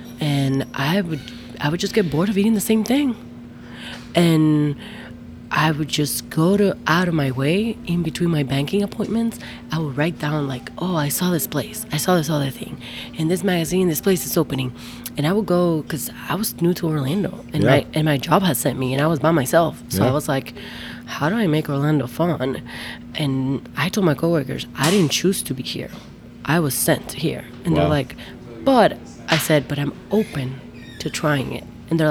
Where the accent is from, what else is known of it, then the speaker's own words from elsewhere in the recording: Dominican Republic; also born or lived in Ohio, United States; So I was born in the United States. Most people think I wasn't, but it was because my parents were living in Ohio. They were studying, but then moved to Dominican Republic. I grew up there